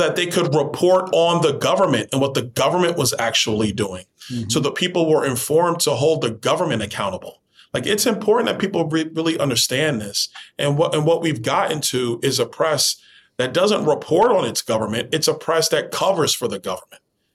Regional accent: Brooklyn, New York, United States; Because, you know, I grew up in Brooklyn, New York.

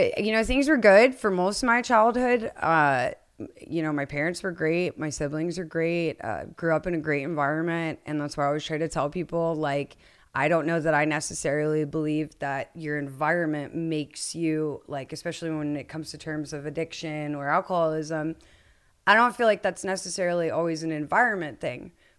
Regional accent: Atlanta, Georgia, United States; also born or lived in Franklin, Tennessee; About 30 minutes north of Atlanta is where I came from.

